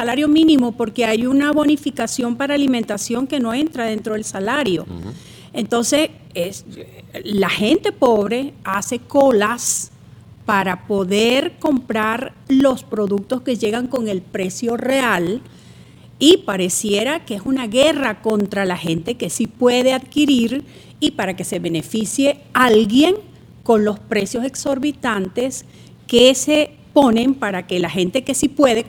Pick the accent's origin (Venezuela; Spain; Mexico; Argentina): Venezuela; yo soy una venezolana que siente y padece su país.